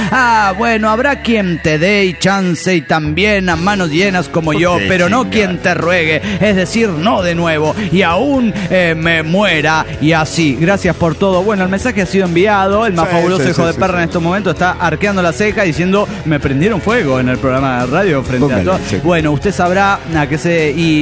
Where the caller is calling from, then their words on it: Zapopan, Jalisco, Mexico; de Zapopan.